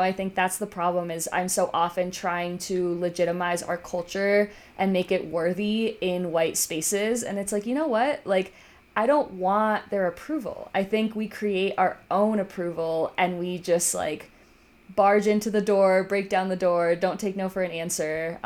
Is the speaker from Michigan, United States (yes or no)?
yes; Michigan, United States; English is a second language; But suddenly I immigrate to the US. I'm growing up in Michigan. It's like really cold.